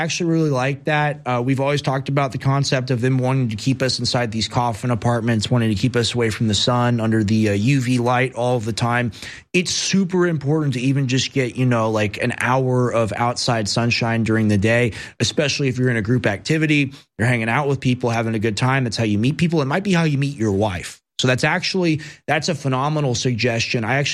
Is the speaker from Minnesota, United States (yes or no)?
yes; Minnesota, United States; now in Mexico; I'm from Minnesota. I'm in the Baja now.